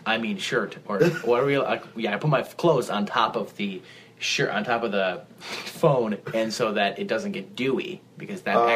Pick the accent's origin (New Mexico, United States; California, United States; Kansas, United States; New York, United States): New York, United States; Buffalo; Oh, we're from Buffalo. Lord of the Chicken Wings.